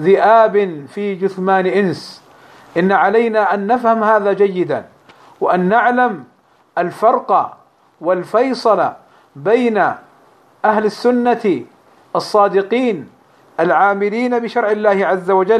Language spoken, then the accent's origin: Arabic; Saudi Arabia; عندنا في المملكة العربية السعودية